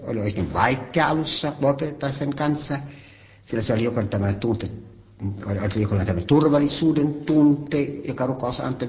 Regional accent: Helsinki, Uusimaa, Finland; born there; first language German; Finnish is a second language; Ja minä olen syntynyt Helsingissä, siellä Katajanokalla, Merikasarmissa. Puhun niin huonosti suomea, vaikka olen syntynyt täällä, mutta ensimmäinen lastenhoitaja oli ruotsinkielinen.

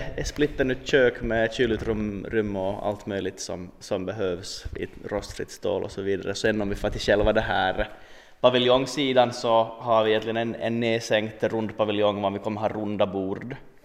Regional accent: Kronoby, Central Ostrobothnia, Finland; now in Vaasa, Finland; alltså Idas partner, och jag är hemma från Kronoby, men vi bor ju tillsammans i Vasa centrum då.

